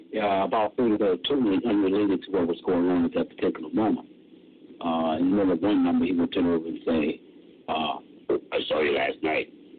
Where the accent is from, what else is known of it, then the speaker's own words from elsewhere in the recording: Chicago, Illinois, United States; I never understood it in the first place because when I grew up in Chicago, people talked about show business as a frivolous situation.